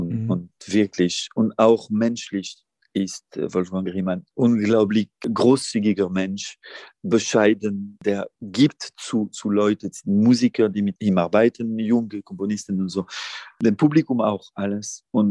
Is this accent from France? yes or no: yes; northern France, France; now in Brussels, Belgium; Ich lebe in Brüssel, aber ich bin Franzose. Ich bin Nordfranzose eigentlich.